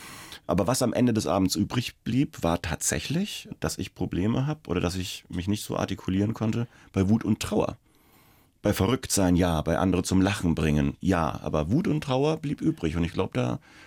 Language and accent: German; Schweinfurt, Bavaria, Germany; du hast doch so eine Radiostation in Schweinfurt, also wo ich herkomme.